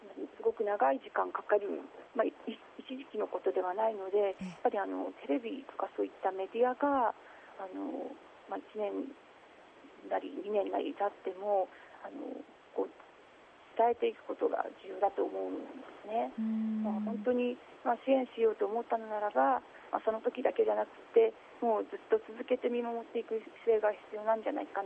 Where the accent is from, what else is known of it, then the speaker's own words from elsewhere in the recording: Tohoku, Japan; 私も東北の出身なので